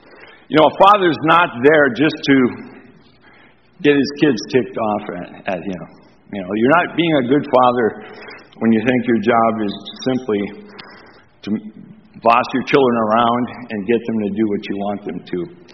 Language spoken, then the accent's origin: English; Michigan, United States; I remember growing up in Upper Michigan where there was hundreds of inches of snow every year.